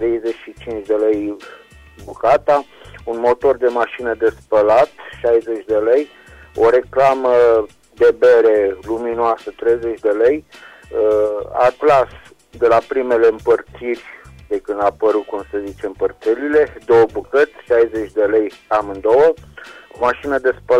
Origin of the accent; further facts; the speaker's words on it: Reșița, Caraș-Severin, Romania; din Reșița